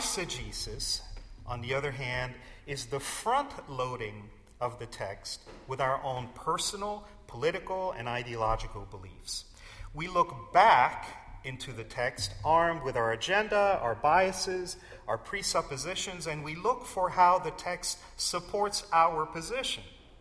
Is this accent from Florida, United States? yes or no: yes; Florida, United States; I grew up in South Florida.